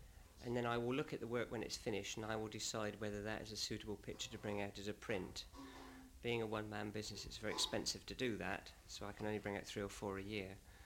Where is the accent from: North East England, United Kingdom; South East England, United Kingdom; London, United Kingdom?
South East England, United Kingdom; Hythe; I come from Hythe, which is near Southampton, on the edge of the New Forest, about 3 miles from Bewley.